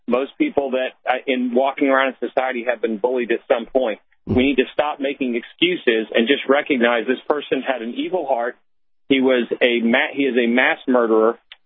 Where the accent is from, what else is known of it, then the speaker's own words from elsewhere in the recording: New York City, New York, United States; I grew up in the New York City of the 60s and 70s.